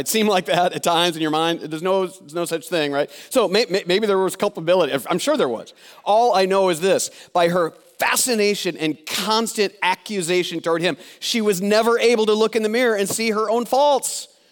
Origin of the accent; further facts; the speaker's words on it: Osage, Iowa, United States; Like, I grew up in Osage, Iowa. You know what our mascot was? The Green Devils, right?